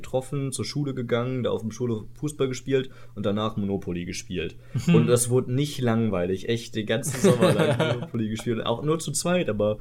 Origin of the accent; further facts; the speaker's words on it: Iserlohn, North Rhine-Westphalia, Germany; Das ist in der Nachbarstadt, meiner Heimatstadt Iserlohn